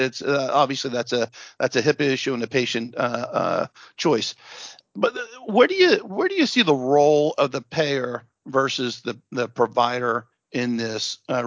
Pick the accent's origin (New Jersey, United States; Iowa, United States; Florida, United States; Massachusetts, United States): New Jersey, United States; I came from New Jersey. I used to go to obviously local to New Jersey.